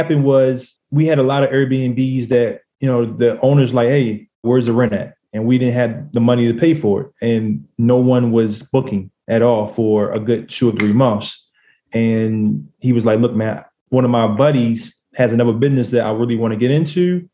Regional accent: Baltimore, Maryland, United States; now in Washington State, United States; tried to wholesale a little bit in my hometown of Baltimore, Maryland.

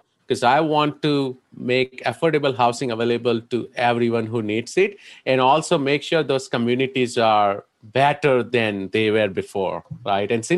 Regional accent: India; now in United States; I came from India as an immigrant, right, about 20 years ago, and how I struggled in US

